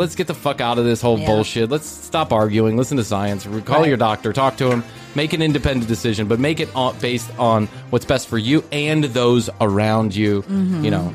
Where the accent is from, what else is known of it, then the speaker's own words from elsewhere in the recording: Ireland; It's just kind of evened out. I'm Irish, so that's how it works.